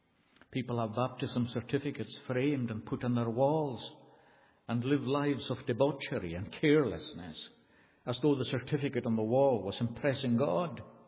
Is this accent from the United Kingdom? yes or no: yes; United Kingdom; I'm thankful I'm a British citizen. I had no conception of being born a British citizen.